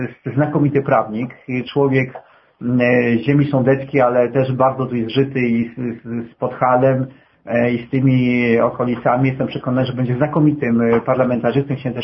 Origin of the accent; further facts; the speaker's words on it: Kraków, Lesser Poland, Poland; born there; ja jestem prawie góral, z urodzenia krakowianin, ale z wychowania kliniczanin